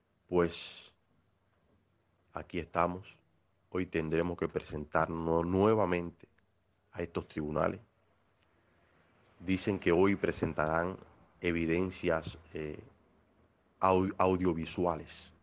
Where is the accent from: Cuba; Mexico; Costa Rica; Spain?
Cuba; violan todos nuestros derechos elementales como ciudadano cubano